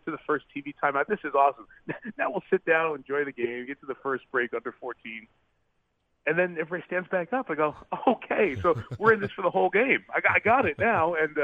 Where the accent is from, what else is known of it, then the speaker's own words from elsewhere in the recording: New York, United States; And I've always been a big hockey fan from growing up in New York as a kid.